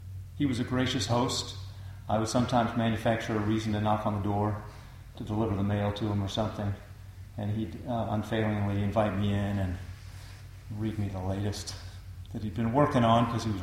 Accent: London, United Kingdom; my dear friend Dieter Cole, who I grew up with in London

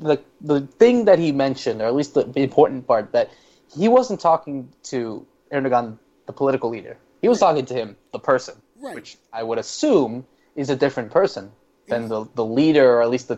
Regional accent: United States; We were born and raised in the country, which here is the United States

